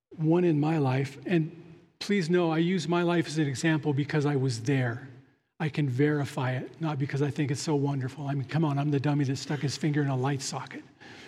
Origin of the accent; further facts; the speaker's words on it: Nevada, United States; I grew up in Eastern Nevada, and we have shepherds that took flocks out in the fields and grazed on public land.